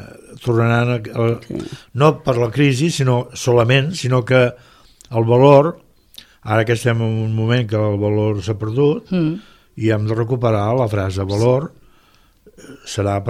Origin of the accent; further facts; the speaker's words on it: Catalonia, Spain; jo que sóc del Baix Camp